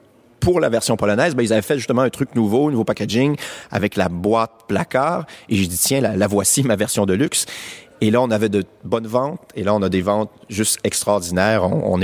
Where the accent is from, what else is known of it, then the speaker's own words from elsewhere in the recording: Quebec, Canada; Donc, je suis au Québec, je suis québécois, je fais le tour des boutiques